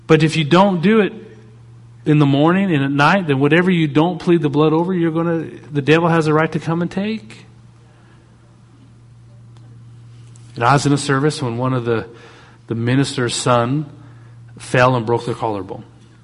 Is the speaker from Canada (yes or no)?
yes; Canada; Now, being a Canadian boy, if you talk anything beach, Florida, anything in the south of Alaska is exotic.